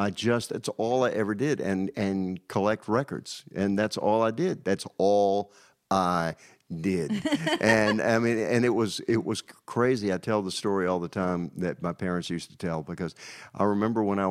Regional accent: Danville, Virginia, United States; Danville, Virginia.

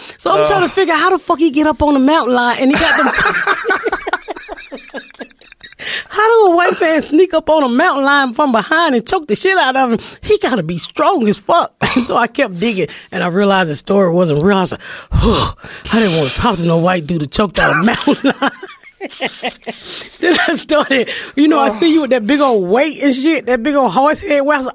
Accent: the South, United States; I'm from the South, right? So back in the day, and don't get offended, people, but, you know, dog fighting is big in the South.

